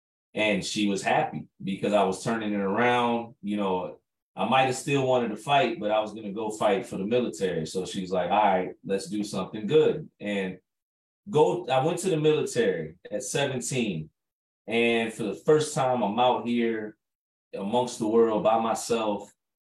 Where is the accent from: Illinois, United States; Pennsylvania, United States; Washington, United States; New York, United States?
Illinois, United States; Chicago; And I'm from Chicago, and Chicago is one of the biggest cities over here in the States.